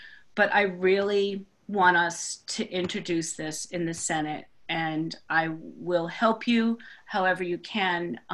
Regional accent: Long Island, New York, United States; now in Whitefish, United States; I live in Whitefish, Montana. You may have seen us on the news lately. I've lived here for 29 years. I moved here from New York, Long Island, and Woodside.

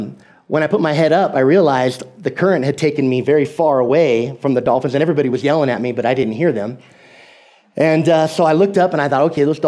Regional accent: California, United States; I grew up in Southern California. I understand surfing in the water

